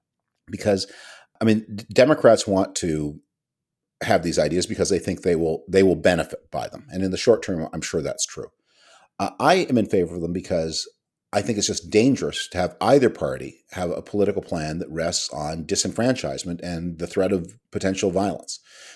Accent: Canada; I am Canadian by origin. I spend a lot of time there

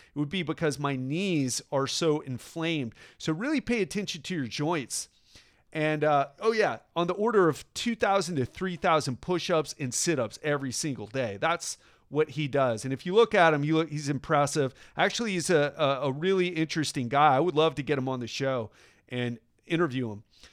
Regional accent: Miami, Florida, United States; And it's going to be held right here in my hometown of Miami.

